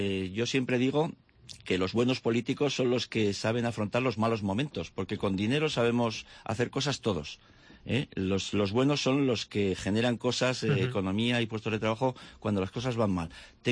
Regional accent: Jaca, Aragon, Spain; de luchar por mi pueblo, porque yo he vivido fuera y valoro lo que es Jaca

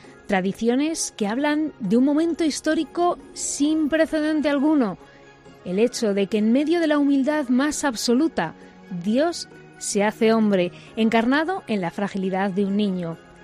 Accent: Ávila, Castile and León, Spain; y desde Astorga nos volvemos hasta Ávila porque ahora me toca a mí hablarte de las tradiciones de mi tierra.

